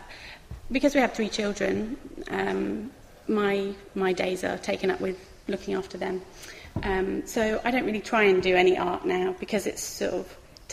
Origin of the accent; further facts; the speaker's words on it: Sutton Coldfield, West Midlands, United Kingdom; I grew up in the Midlands, in Sutton Coldfield.